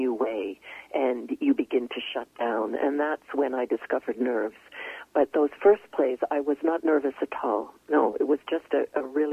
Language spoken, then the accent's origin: English; Halifax, Nova Scotia, Canada; Well, I grew up in Halifax